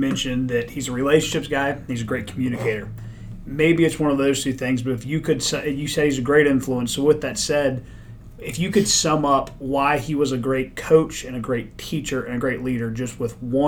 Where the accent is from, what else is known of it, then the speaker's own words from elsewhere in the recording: Mechanicsville, United States; I'm from Mechanicsville, of course.